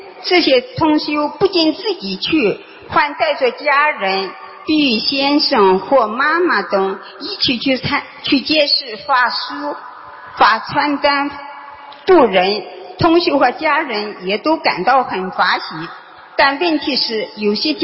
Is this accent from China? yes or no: no; Osaka, Japan; 我是大阪的。